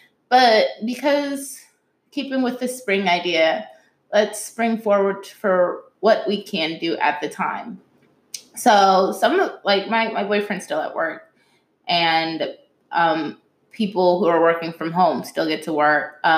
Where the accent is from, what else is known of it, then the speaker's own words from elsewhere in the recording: New Orleans, Louisiana, United States; I remember growing up in New Orleans and having to leave.